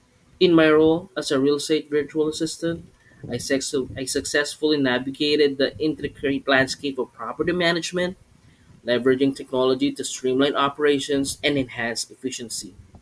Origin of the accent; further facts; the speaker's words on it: Philippines; first language Filipino; English is a second language; I also speak three languages: my mother tongue, which is Filipino, English, and Spanish.